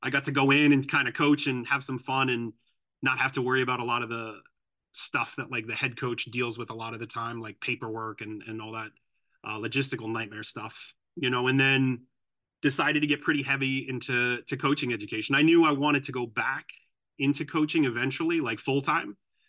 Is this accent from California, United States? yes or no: no; North Bergen, New Jersey, United States; born there; So I was born in North Bergen, New Jersey, and grew up for the first 5 years of my life here in the same city I now live and teach in.